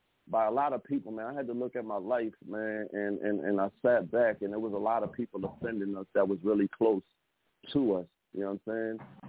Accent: Somerville, New Jersey, United States; I'm from Somerville, New Jersey.

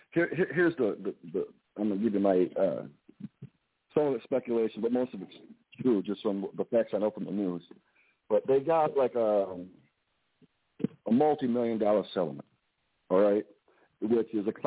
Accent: Flint, Michigan, United States; now in Flushing, United States; I'm actually living in Flushing, Michigan now, which is still in Genesee County, but I grew up in Flint. My mom still lives at the house. I grew up in Flint. I'm in Flint a lot.

